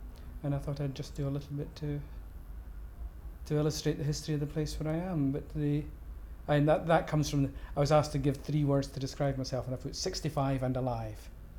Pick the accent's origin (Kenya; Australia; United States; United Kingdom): United Kingdom; Upper Largo, Scotland; I'm 65, and I come from Upper Largo in Fife.